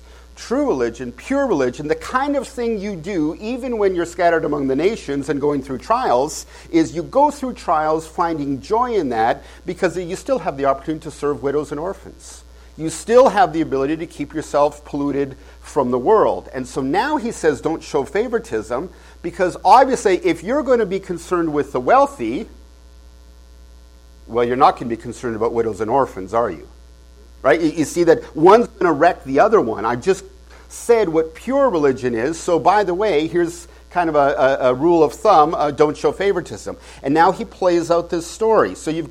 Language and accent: English; Canada; now in United States; I am a permanent resident alien here in the United States as a Canadian.